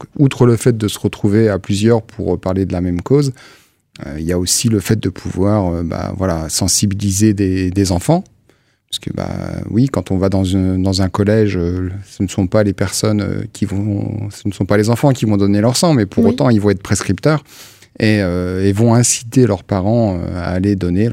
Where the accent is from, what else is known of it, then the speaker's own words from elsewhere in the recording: Nancy, Grand Est, France; Je suis nancéen et si je suis là aujourd'hui, c'est pour parler du don de sang parce que je suis président de l'Association des donneurs de sang de Nancy.